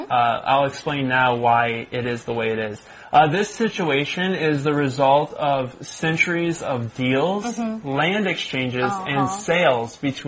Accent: Michigan, United States; Well, you know, I'm from Michigan, which is a state in the United States.

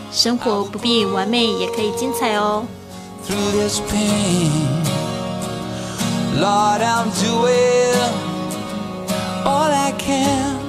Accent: Taiwan; accent: Taiwanese; 然后还故意学我的这个台湾腔。

